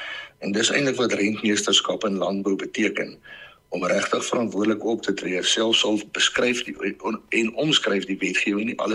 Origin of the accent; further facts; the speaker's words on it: Bothaville, Free State, South Africa; toe kry ek weer die geleentheid om terug te kom hier, ek kom van Botawel af en ek het hier groot geword.